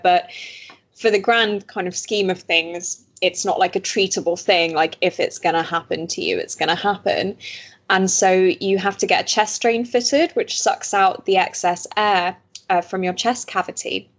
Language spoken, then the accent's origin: English; Belgium; We speak French. Half of us speak French.